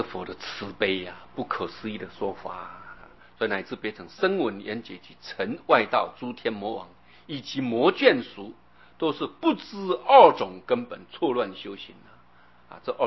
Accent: China; 我们中国人去那吃不习惯了

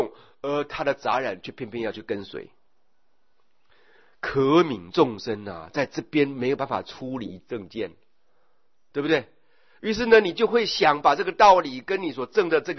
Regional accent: China; 我们中国人取名字为了把孩子啊不要遭天忌

